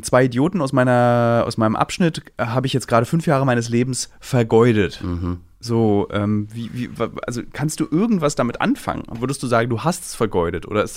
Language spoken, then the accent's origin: German; Berlin, Germany; Ich bin einer als Berliner, ich hasse es, in Parks zu sitzen.